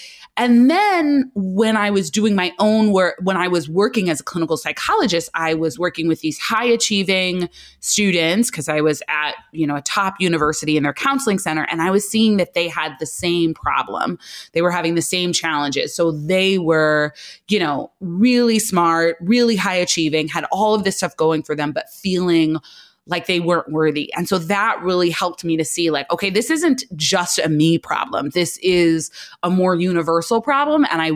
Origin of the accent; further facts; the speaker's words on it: California, United States; No, I grew up in Southern California. So my parents met in New Haven, Connecticut, moved to Chicago, and then moved to California. And that's where I grew up.